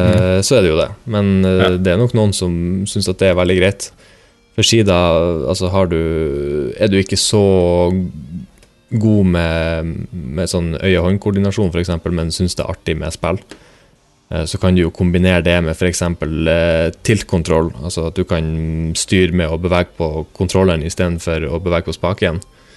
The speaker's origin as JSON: {"language": "Norwegian", "town": "Bodø", "region": "Nordland", "country": "Norway", "said": "Nå har jeg vært hjemme i Bodø nå."}